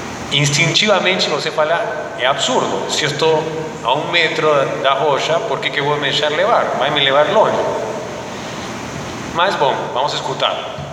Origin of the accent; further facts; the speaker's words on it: Arequipa, Peru; Eu não sou de Lima, eu sou de Arequipa, que é uma cidade no sul do Peru. Então eu sou um serrano